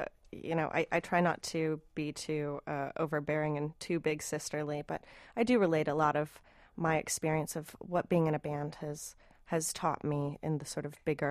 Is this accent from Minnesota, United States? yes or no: yes; Minneapolis, Minnesota, United States; I grew up in Minneapolis in the punk scene, punk and noise scene there.